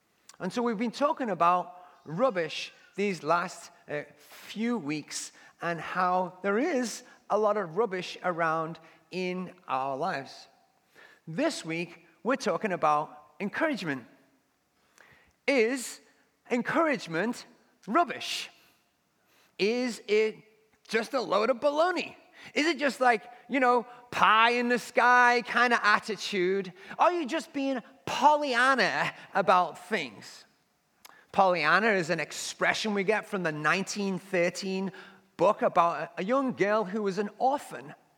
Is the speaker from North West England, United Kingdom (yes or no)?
yes; North West England, United Kingdom; my hometown growing up in the northwest of England.